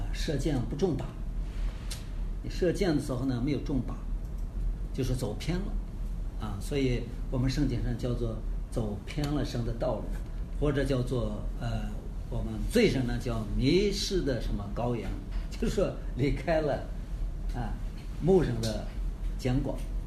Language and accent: Chinese; China; 讲到这个罪的时候呢，我们中国人好多时候会有一种